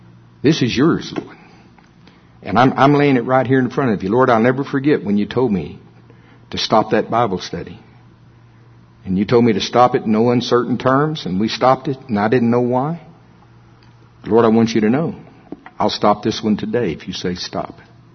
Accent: United States; accent: Shawnee; I do my best with my Shawnee accent.

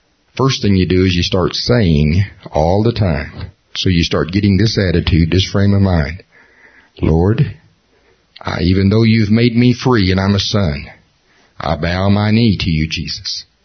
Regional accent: Oklahoma, United States; I'm from Oklahoma, and my grandfather on my dad's side had a large combination ranch and farm.

